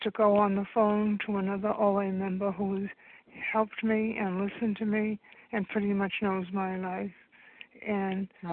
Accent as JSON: {"language": "English", "town": "Rockland", "region": "Massachusetts", "country": "United States", "said": "I'm from Rockland, Massachusetts, and I have been in program for a long time"}